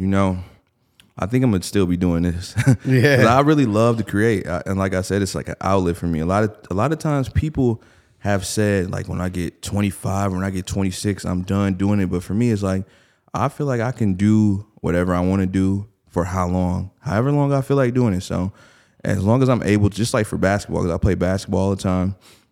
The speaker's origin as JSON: {"language": "English", "town": "Milwaukee", "region": "Wisconsin", "country": "United States", "said": "I'm already from Milwaukee. And, you know, being from Milwaukee, you got to work super hard to be seen."}